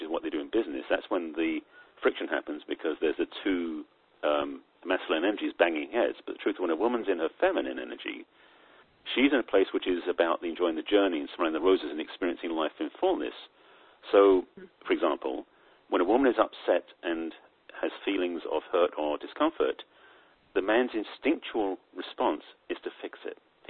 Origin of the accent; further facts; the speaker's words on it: England, United Kingdom; I grew up in England, which requires a lack of emotion, it seems.